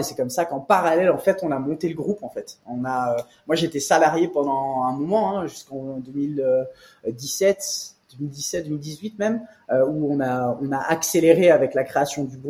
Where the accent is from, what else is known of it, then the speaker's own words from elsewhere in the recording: Nice, Provence-Alpes-Côte d'Azur, France; Donc, moi, je suis niçois. J'ai 33 ans. J'ai grandi à Nice. J'ai fait mes études au Canada.